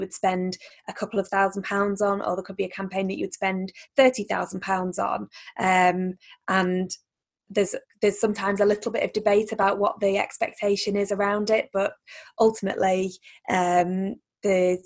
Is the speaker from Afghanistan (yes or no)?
no; Stalybridge, North West England, United Kingdom; So I'm from Staleybridge, which is about 8 miles outside of Manchester.